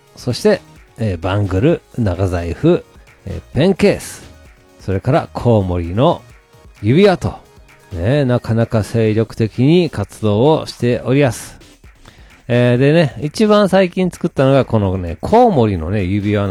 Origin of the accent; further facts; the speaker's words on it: Takarazuka, Hyogo, Japan; 出身地、あのクソ田舎の宝塚からね、それぞれが違う道をたどり、東京で久々に再会ですよ。